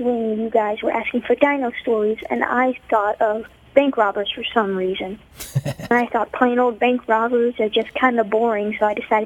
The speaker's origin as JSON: {"language": "English", "region": "New York", "country": "United States", "said": "Well, I'm from New York."}